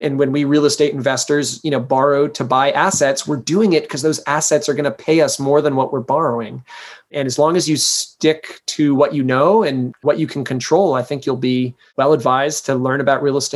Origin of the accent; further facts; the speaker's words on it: Maine, United States; So I'm from Maine originally, grew up kind of rural, middle class, got the opportunity to go to college in the Midwest, which to me was like downtown Manhattan